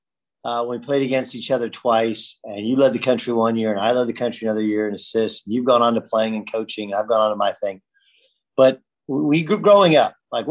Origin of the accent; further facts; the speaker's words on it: California, United States; I grew up in Orange County, man. It looks like everything out of the 80s that you would think of. Most of the houses look the same.